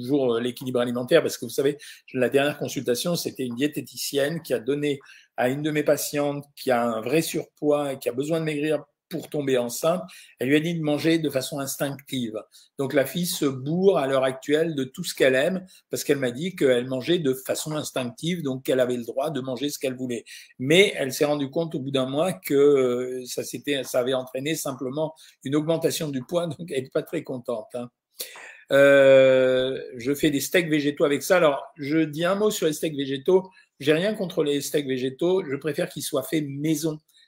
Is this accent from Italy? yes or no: yes; Sicily, Italy; Chez nous, en Sicile, on fait les pâtes aux lentilles avec un filet d'huile d'olive.